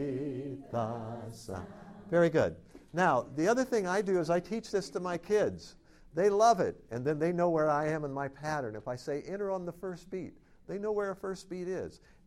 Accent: South Bend, Indiana, United States; I grew up in South Bend, Indiana. I don't remember the phone number of my home phone growing up. I lived there for 25 years, something.

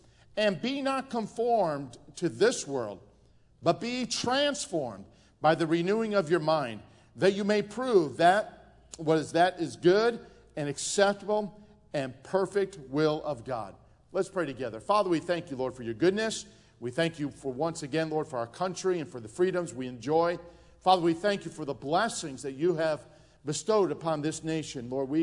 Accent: United States; I don't know about you, but I'm thankful that I'm American.

